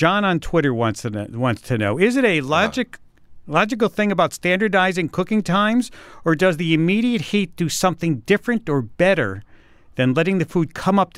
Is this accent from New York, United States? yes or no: yes; New York, United States; as a New Yorker and reading the New York Times, I was a little more than a little surprised to see